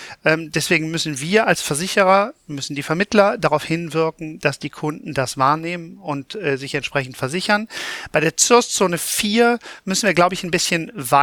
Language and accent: German; Cologne, North Rhine-Westphalia, Germany; Also als Kölner kennt man natürlich Hochwasser.